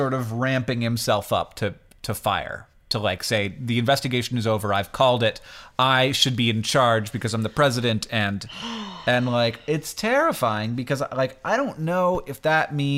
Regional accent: United States; I'm American. I live in this country. He is my president.

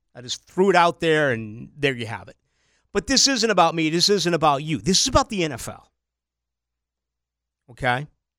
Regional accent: Boston, Massachusetts, United States; we got a lot of individuals like RJ from L.A., and I come from Boston.

